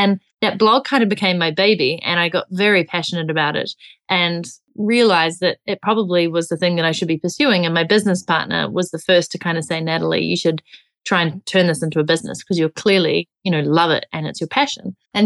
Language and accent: English; New Zealand; accent: New Zealand; I'm originally from New Zealand, so that's the accent.